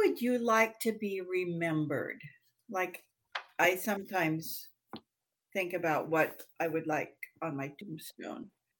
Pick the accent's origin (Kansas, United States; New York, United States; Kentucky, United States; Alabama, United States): Kansas, United States; I used to be a Republican because I came from Kansas and that's what my people were.